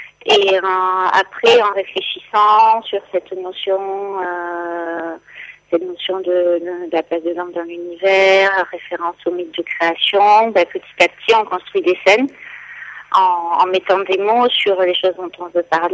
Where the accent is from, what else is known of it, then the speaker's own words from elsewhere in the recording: La Fouillade, Occitanie, France; Moi, j'ai grandi à La Fouillade et j'étais au lycée à Villefranche aussi.